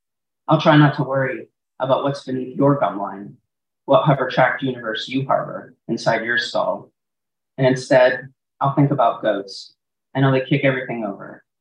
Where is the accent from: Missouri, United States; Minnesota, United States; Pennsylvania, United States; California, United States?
Pennsylvania, United States; Hopewell Township; So I'm from Alcova, Hopewell Township